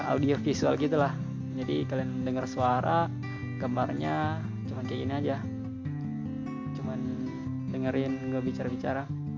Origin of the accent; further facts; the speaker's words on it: Dolo Barat, Central Sulawesi, Indonesia; Asal gue berasal dari Kota Palu, tepatnya di Kabupaten Sigi, Kecamatan Dolo Barat.